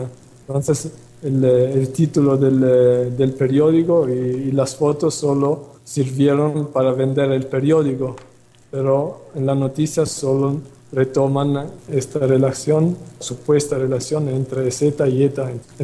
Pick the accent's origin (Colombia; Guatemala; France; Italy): Italy; Spanish is a second language; now in Chiapas, Mexico; Soy un ciudadano italiano … llevo 2 años y medio en Chiapas